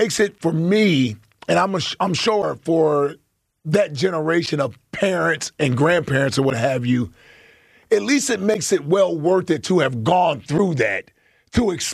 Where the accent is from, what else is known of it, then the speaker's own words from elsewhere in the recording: Cincinnati, Ohio, United States; I wasn't born here. But this is where I'm from. You know, I was raised in Cincinnati 14 years.